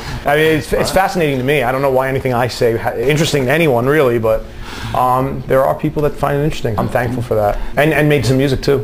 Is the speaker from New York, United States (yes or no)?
yes; New York, United States; I'm from New York, man.